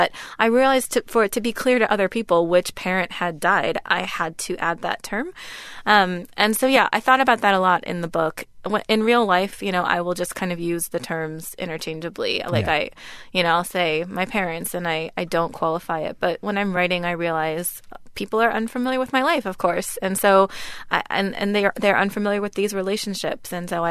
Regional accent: Oregon, United States; also born or lived in Seattle; I was born in Seattle and I was at the Seattle Children's Hospital because I had been in the neonatal intensive care unit for several months. My adoptive parents by then had moved to Southern Oregon, which is why I grew up there in a fairly small white community.

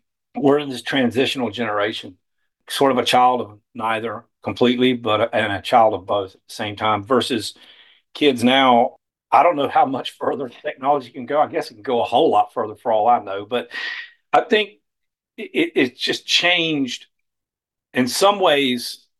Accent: Jacksonville, Florida, United States; born there; Yeah, I was born in 1967 in Jacksonville.

